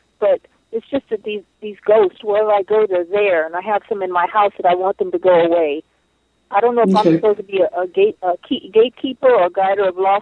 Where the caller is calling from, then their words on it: Alaska, United States; I'm calling from Alaska.